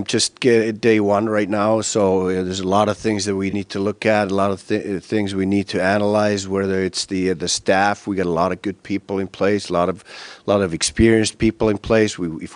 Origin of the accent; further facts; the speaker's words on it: Finland; reminds me a little bit of my home country, Finland